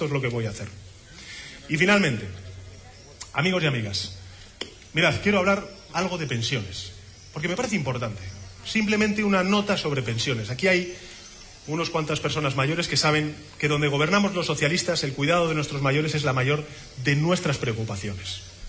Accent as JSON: {"language": "Spanish", "town": "Madrid", "region": "Community of Madrid", "country": "Spain", "said": "Yo que soy de Madrid."}